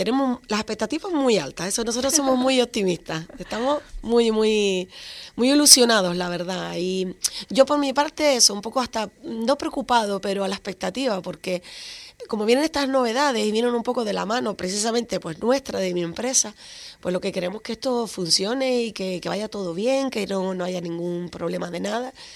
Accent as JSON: {"language": "Spanish", "region": "Canary Islands", "country": "Spain", "said": "yo, por ejemplo, que soy de Gran Canaria"}